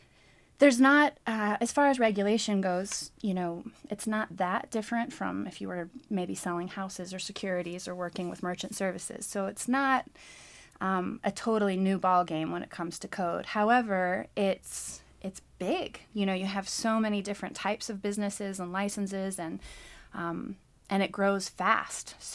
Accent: the South, United States; especially coming from the DARE community and growing up in the South and not being exposed to cannabis at all.

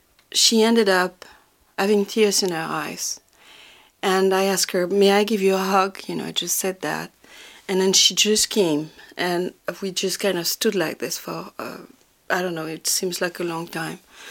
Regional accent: France; English is a second language; moved away; I grew up in France, and after the war, my grandfather worked with the resistance, the French resistance.

